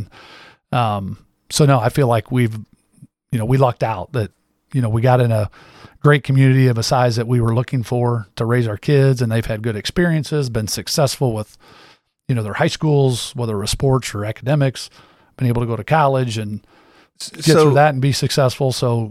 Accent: Illinois, United States; And then I grew up in Central.

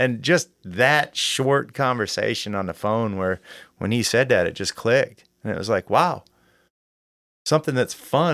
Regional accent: Michigan, United States; A friend of mine, I grew up in Michigan

